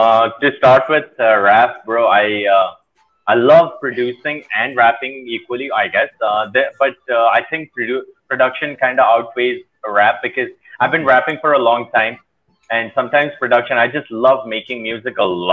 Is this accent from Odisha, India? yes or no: yes; Puri, Odisha, India; I went through a lot of racism when I grew up in Puri